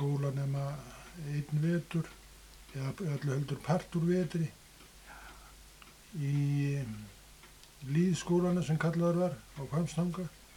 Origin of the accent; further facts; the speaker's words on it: Núpdalstunga, Northwestern Region, Iceland; born there; Og sá atbyrðu skeiði í Núpdalstungu, í hérna Líkultungu.